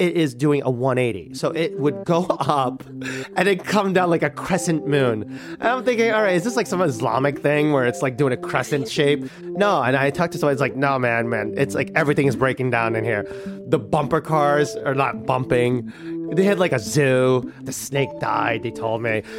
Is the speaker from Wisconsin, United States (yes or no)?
no; New York, United States; And like, I'm like from New York. I'm like dying here.